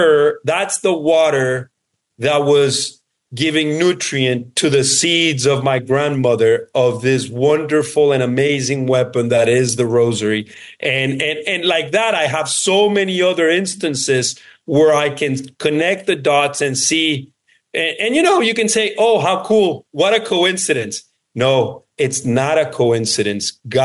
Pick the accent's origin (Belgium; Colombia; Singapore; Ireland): Colombia; now in United States; I'm originally from Colombia, and my mom moved to the U.S.